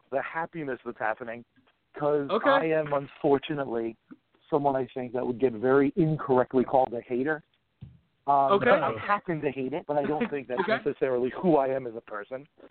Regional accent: Long Island, New York, United States; I am from Long Island, New York, and I'm a very new member to the new Ghostbusters of Long Island.

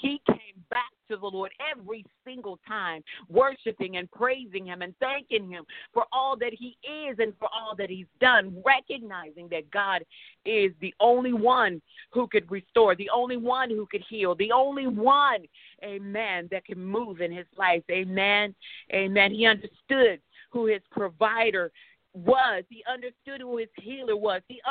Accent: England, United Kingdom; accent: English; I am not going to be able to say this correctly with my English accent

